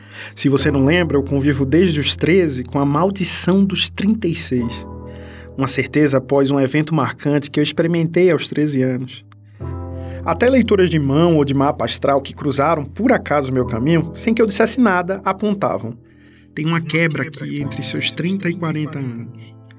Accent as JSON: {"language": "Portuguese", "region": "Pernambuco", "country": "Brazil", "said": "num mergulho profundo na minha terra, Pernambuco."}